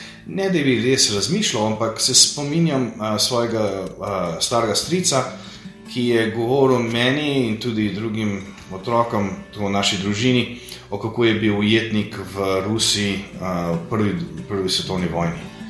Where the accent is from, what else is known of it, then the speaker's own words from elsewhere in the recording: Cleveland, Ohio, United States; jaz sem v tej družini zrastel. Sem se rodil v Clevelandu pred 53 leti. Živeli smo zelo, bi rekel, tradicionalno slovensko življenje, glede naše religije, naše vere